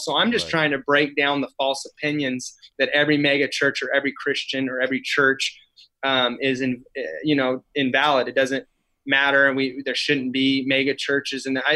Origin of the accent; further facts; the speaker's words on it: Moses Lake, Washington, United States; Well, I'm actually originally from Moses Lake, Eastern Washington, and I had moved over to Renton at 18.